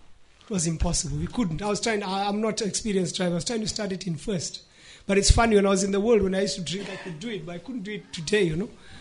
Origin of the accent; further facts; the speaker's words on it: Nigeria; I said, please, brother, can you help us? As Nigerian, two men.